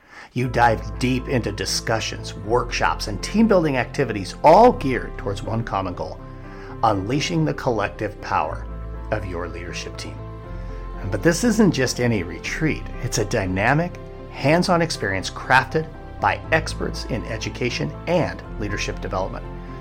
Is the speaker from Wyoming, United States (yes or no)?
yes; Wyoming, United States; In the state of Wyoming, my home state, having a conversation with an HR director at a district I worked at recently in Wyoming